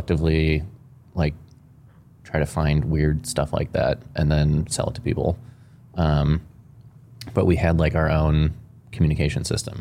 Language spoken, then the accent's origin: English; Cleveland, Ohio, United States; growing up in Cleveland was sick. We got four seasons. Had a bunch of family and friends all there.